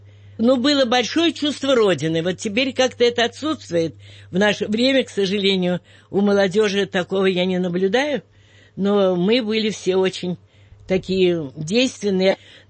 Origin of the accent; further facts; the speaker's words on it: Moscow, Russia; я тут всю жизнь родилась, жила. Я родилась в Ахтановском переулке, в Николо-Песковском прожила всю жизнь.